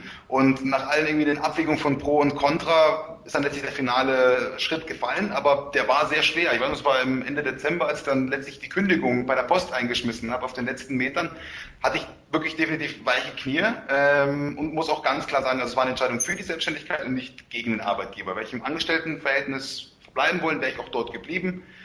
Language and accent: German; Munich, Bavaria, Germany; born there; ich bin 29 Jahre alt, in München geboren, habe dort dann auch Philosophie studiert